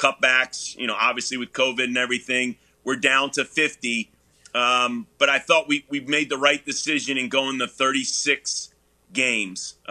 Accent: New York, United States; we're both from New York

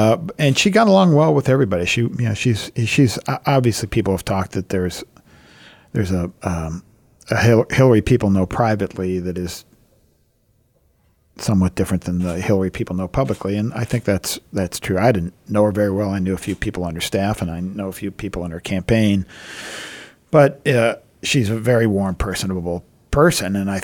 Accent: Midwest, United States; I grew up in the Midwest. My mom was a grade school teacher.

